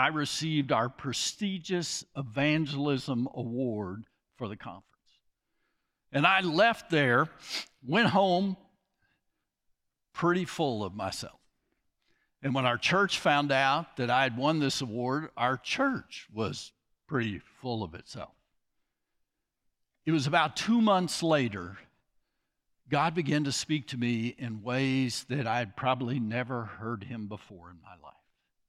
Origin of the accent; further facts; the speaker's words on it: Lubbock, Texas, United States; I bring you greetings from the far reaches of West Texas. When I tell people, when they ask, where are you from? And I say Lubbock